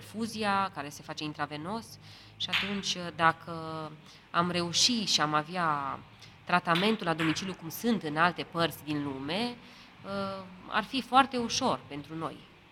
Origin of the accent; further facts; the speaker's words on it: Timișoara, Timiș County, Romania; sunt din Timișoara. Am 41 de ani aproape împliniți